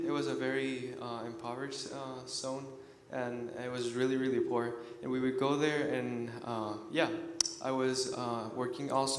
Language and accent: English; Lima, Peru; I'm from Lima, Peru. I grew up, I was born and raised in Lima, Peru. Went to a Christian church, Christian home